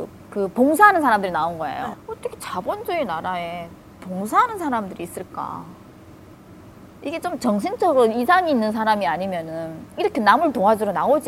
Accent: North Korea; 우리끼리 북한에서 왔다고 허접한 데 준다고 막 이러면서

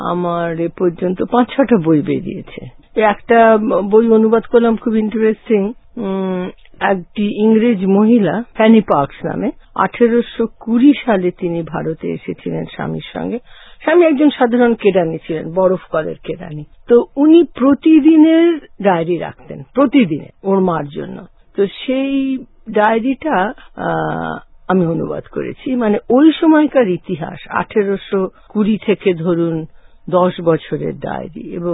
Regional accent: Kolkata, West Bengal, India; আমার জন্ম কলকাতায়, সবই কলকাতায়। জন্ম, লেখাপড়া সেন্ট জনস ডায়াসেশন স্কুলের স্কুল রেসেন্সি কলেজ থেকে এমএ পাশ করেছি ফিলসফি নিয়ে।

